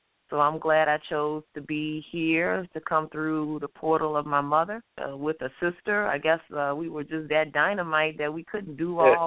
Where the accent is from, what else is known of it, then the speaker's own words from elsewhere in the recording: New Orleans, Louisiana, United States; born there; It's special to me that I was born in New Orleans, Louisiana, which is the birthplace of jazz and bounce and R&B